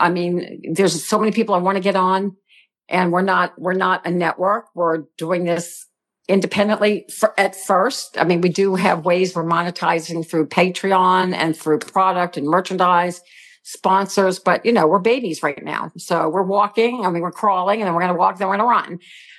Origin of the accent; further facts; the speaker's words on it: New Orleans, Louisiana, United States; He was living in New Orleans, or Lafayette, Louisiana, rather. We're both from New Orleans. And I was living